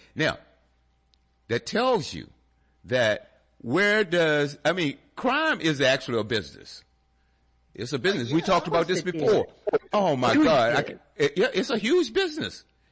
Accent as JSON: {"language": "English", "region": "Virginia", "country": "United States", "said": "I said, \"Well, originally I'm from Virginia.\""}